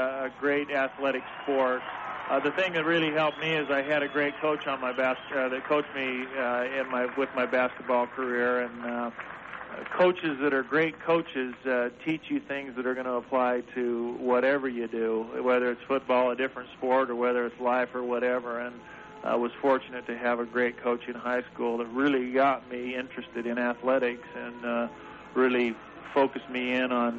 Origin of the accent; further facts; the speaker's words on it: Utah, United States; I'm from Utah. I know how to say Rulon.